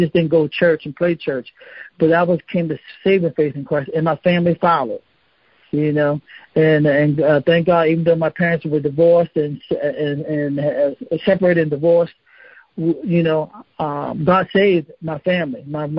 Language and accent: English; Baltimore, Maryland, United States; now in Houston, United States; I grew up in Baltimore, spent time in the military, got out the military, in ministry since that time.